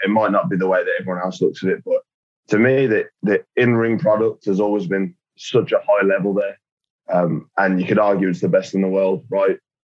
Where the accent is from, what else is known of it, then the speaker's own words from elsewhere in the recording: United Kingdom; I am British